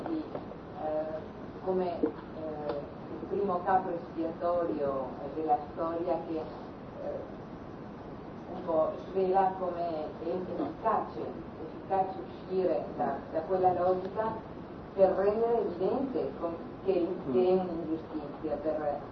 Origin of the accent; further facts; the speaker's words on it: Spain; Italian is a second language; sono spagnola